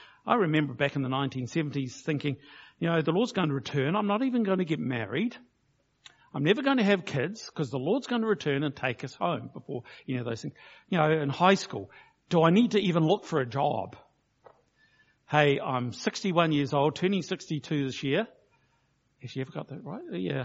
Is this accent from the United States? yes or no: no; Blenheim, Marlborough, New Zealand; I come from Blenheim and been to Wellington where the wind is almost hurricane levels